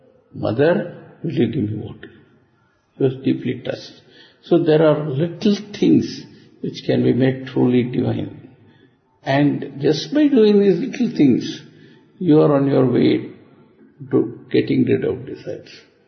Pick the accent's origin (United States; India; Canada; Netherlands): India; I used to travel often from Bombay to Madras, to go to my hometown and all that.